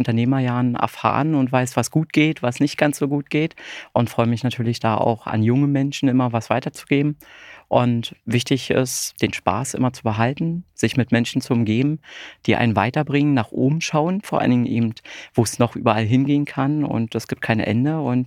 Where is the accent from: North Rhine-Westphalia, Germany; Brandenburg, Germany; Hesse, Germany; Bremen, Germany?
Brandenburg, Germany; Ja, ich bin aus dem Berliner Umland groß geworden